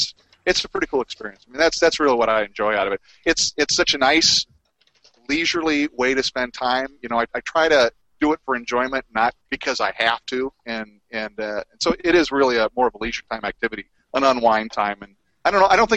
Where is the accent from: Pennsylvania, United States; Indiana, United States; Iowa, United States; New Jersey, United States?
Iowa, United States; Waterloo; I'm an Iowan, born and bred. I grew up in Northeast Iowa, a little town called Waterloo.